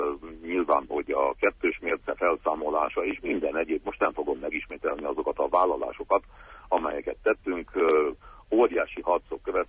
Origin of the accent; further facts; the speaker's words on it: Transylvania, Romania; következnek még megmérettetések otthon Erdélyben